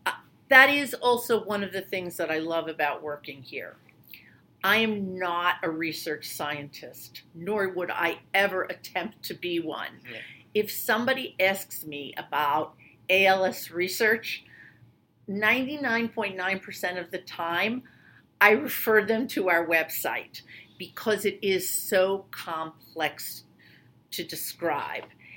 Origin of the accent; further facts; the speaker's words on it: New York, United States; I'm originally from New York, but I did get over it.